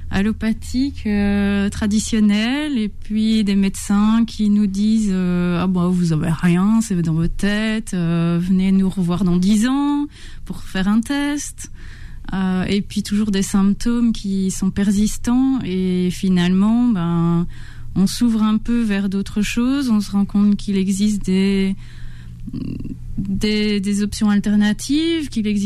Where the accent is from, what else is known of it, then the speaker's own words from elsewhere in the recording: Belgium; now in United States; Et je suis belge d'origine.